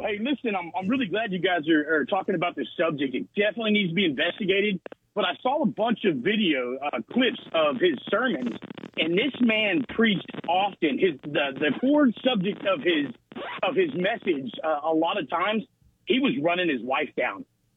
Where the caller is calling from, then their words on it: Oklahoma, United States; Hey, y'all … in Oklahoma.